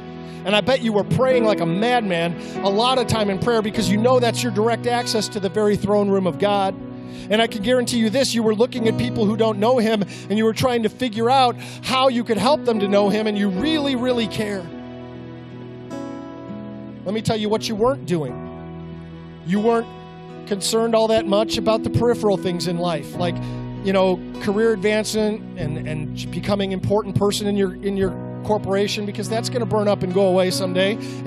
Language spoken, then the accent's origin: English; Texas, United States; I mean, I grew up in North Texas.